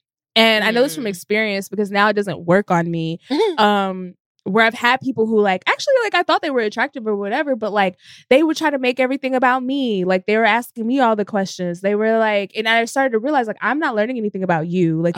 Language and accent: English; Frisco, Texas, United States; I'm from Dallas, Texas. Like Frisco, to be